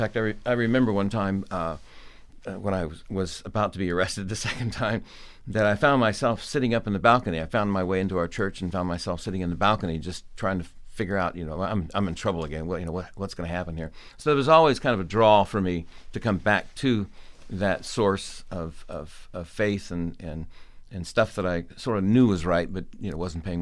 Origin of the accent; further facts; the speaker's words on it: Columbus, Ohio, United States; Well, I grew up in Columbus, Ohio, and I grew up in the inner city.